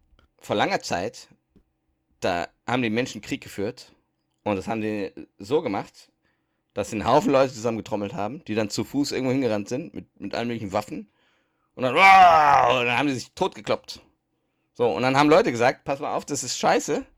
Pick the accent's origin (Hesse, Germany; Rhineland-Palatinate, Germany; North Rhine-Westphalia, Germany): North Rhine-Westphalia, Germany; Düsseldorf; die Burgruine, wo ich aufgewachsen bin. Düsseldorf-Kaiserswerth, da gibt's eine Burgruine.